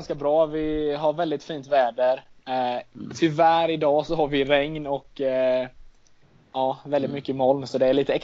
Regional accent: Nässjö, Jönköping County, Sweden; sen dess till hösten 2013 så har jag befann jag mig i Nässjö. Trivs väldigt bra. Det är som sagt min hemstad där jag trivs väldigt bra.

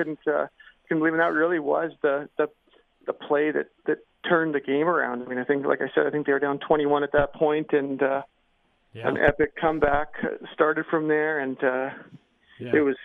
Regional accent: Regina, Saskatchewan, Canada; You know, I mean, growing up in Regina, I think, you know, a lot of the guys that are John's teammates now would have grown up with dreams to play for the University of Southern California or Michigan or Notre Dame

